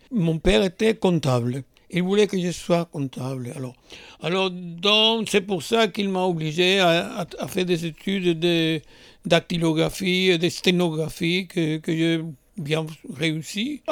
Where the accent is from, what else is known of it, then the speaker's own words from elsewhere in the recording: Cuba; moved away as an adult; Je suis parti de Cuba, j'avais plus de 25 ans, alors donc il y a un quart de siècle que j'ai passé avant à Cuba. Toute mon enfance dans un petit village